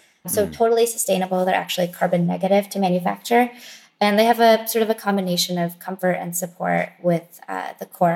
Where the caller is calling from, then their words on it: New York City, New York, United States; I'm calling in from New York City.